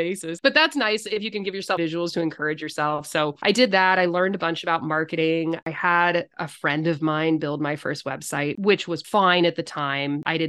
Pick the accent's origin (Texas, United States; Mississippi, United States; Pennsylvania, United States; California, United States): California, United States; also born or lived in Chicago; I grew up in Northern California. I did my residency and my schooling in Chicago.